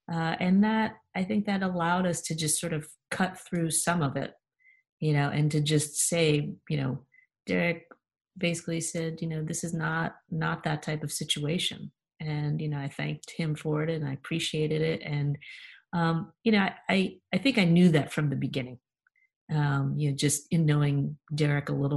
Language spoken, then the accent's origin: English; New York, United States; You know, I grew up in New York, so I definitely understand that feeling.